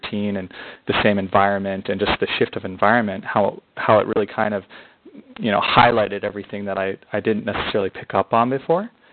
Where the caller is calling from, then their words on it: China; I'm calling from China.